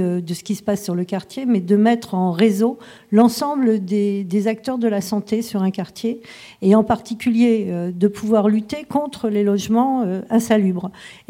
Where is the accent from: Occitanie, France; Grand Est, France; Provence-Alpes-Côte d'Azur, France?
Provence-Alpes-Côte d'Azur, France; Marseille; je suis Belle de Mai